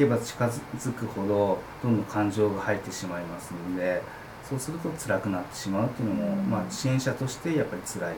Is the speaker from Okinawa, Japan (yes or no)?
no; Hiroshima, Japan; 大学も広島